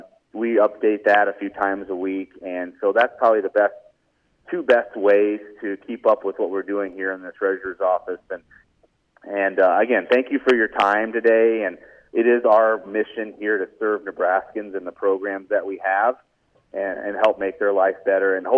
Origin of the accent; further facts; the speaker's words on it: Fremont, United States; I went to college in Alabama and we got married there. We moved back to my hometown in Fremont.